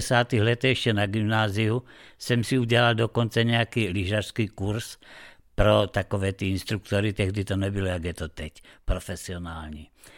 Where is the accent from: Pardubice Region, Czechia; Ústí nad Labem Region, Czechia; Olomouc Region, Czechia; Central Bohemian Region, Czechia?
Olomouc Region, Czechia; Prostějov; born there; od mého rodného města Prostějova na jih, na východ a na západ